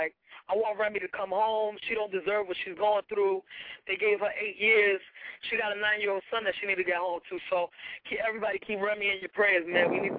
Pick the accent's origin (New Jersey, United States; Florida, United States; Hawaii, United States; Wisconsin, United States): New Jersey, United States; Jersey City; You know I'm from Jersey City.